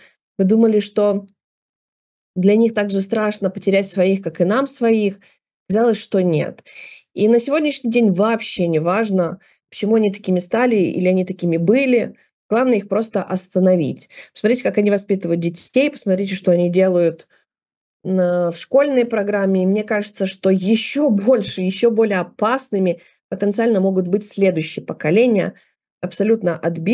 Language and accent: Russian; Belarus; Мы были другими, белорусы были другими.